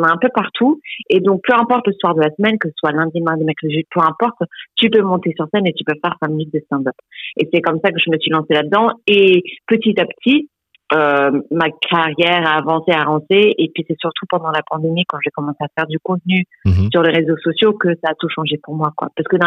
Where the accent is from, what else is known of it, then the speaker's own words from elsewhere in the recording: Brittany, France; also born or lived in Zimbabwe; un peu de mon chez-moi quand j'ai grandi en Bretagne